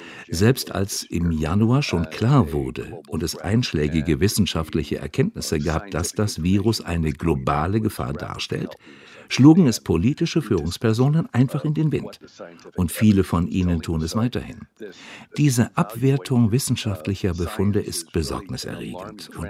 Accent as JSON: {"language": "German", "country": "United States", "said": "Die Welt reagiert chaotisch, nicht zuletzt mein Heimatland, die USA."}